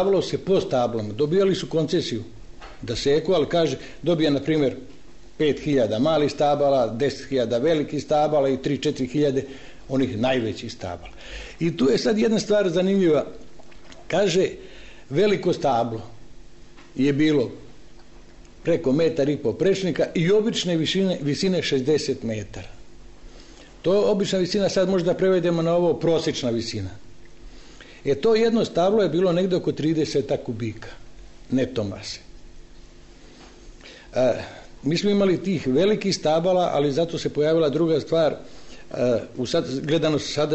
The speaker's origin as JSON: {"language": "Serbian", "region": "Šumadija", "country": "Serbia", "moved": "yes", "said": "ja nisam iz ovih krajeva, ja sam došao ovde pre 35 godina, to mi je bilo najteže. Preći Kadinjaču, a kasnije i Debelo brdo. Ja sam opet iz Šumadije, pa malko je ravnije."}